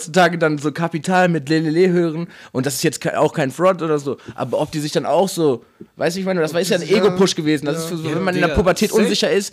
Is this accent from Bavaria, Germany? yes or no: no; Dortmund, North Rhine-Westphalia, Germany; Als Dortmunder muss man den Jungen auf jeden Fall kennen